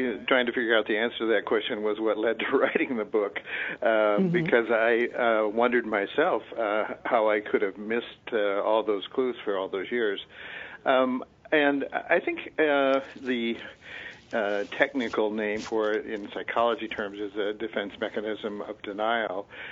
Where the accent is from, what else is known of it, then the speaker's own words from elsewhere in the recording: Nebraska, United States; The other issue related to that is I grew up in Nebraska. I was born in '43, so it was quite a different time in our history as well.